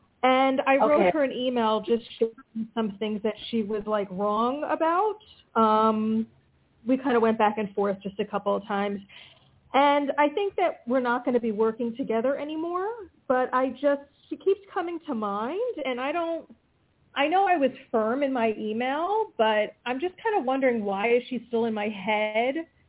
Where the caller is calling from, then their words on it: Pennsylvania, United States; I'm calling from Pennsylvania.